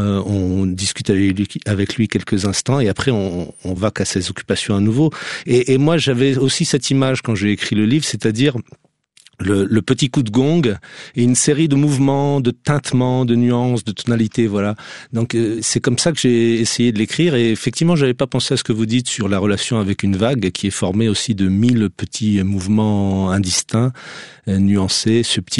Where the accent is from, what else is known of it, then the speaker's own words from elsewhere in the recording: Madagascar; also born or lived in Strasbourg, France / Africa; puisque je suis né, je suis à Strasbourg, c'est pas tout à fait au bord de l'eau, mais ensuite j'ai passé mon enfance en Afrique et dans l'océan Indien, Madagascar